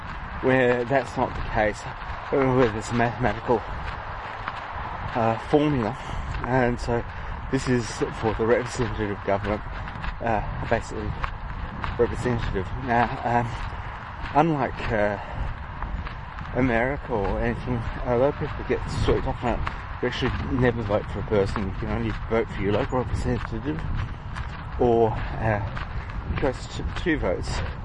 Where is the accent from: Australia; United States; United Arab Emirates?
Australia; You have to, you can't refuse to do duty as an Australian.